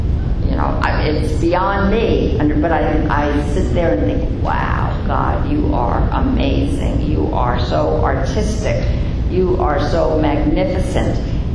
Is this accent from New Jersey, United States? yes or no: no; Bronx, New York, United States; Okay, because I hadn't, but I'm from the Bronx. You don't see many stars or nebulae in the Bronx.